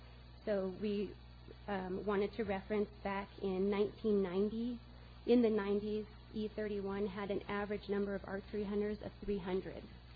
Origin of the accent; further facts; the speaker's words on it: Colorado, United States; I'm from Southwest Colorado, and I am an outdoor writer.